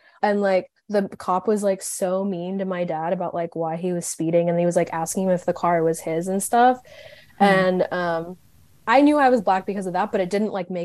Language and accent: English; San Clemente, California, United States; For me, like, I already had a context of growing up in San Clemente and seeing a lot of people that didn't look like me in the water.